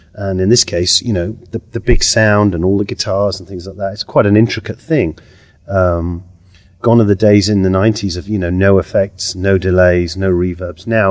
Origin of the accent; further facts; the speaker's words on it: London, United Kingdom; I'm an old timer, pretty much. I try not to look like it, but I am. I'm from London.